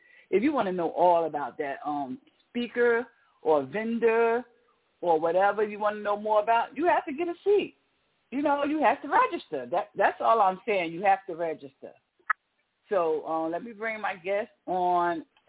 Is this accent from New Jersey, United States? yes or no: yes; Newark, New Jersey, United States; born and raised in Newark, New Jersey.